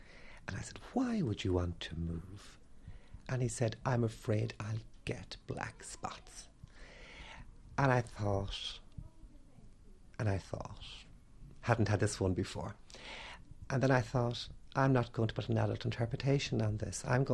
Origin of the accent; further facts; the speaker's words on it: Ireland; which I speak quite fluently, being Irish at the minute.